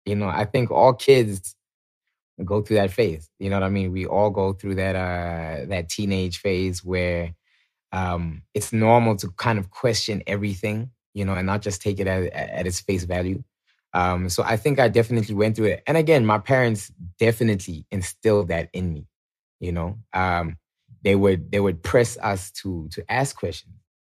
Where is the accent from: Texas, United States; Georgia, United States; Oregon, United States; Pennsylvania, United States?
Georgia, United States; Atlanta; born there; So I was born in Atlanta, Georgia, purely, I feel like, by coincidence or, you know, God's plan.